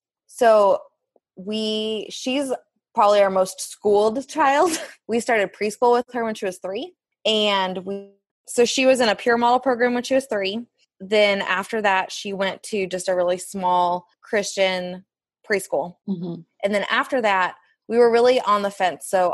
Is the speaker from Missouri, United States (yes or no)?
yes; Kansas City, Missouri, United States; we born and raised in Kansas City, and we actually live like within walking distance of where we had our first date